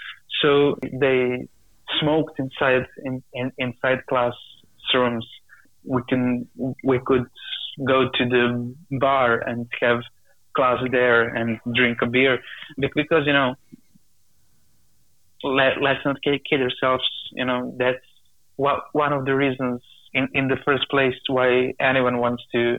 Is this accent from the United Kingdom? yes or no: no; Novi Sad, Vojvodina, Serbia; we are from Novi Sad, we had to travel 1 hour to Belgrade, so it was not always like we had everything in Novi Sad